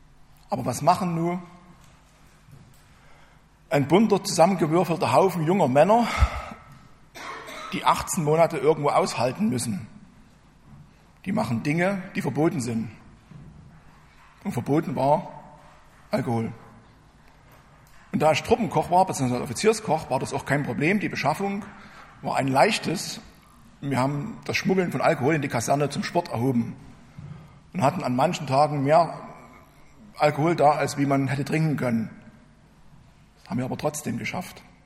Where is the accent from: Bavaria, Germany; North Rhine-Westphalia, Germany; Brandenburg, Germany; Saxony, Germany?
Saxony, Germany; Brand-Erbisdorf; Ich komme aus Brand Erbesdorf, also einer kleinen Stadt in der Nähe von Freiberg.